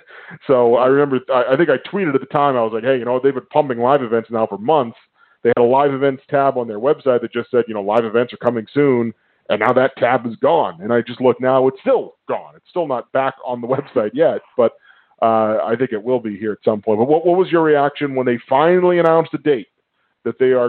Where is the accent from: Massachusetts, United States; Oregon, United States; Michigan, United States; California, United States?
Massachusetts, United States; Boston; I'm from the Boston area, so Lowell's about maybe a half an hour from my house.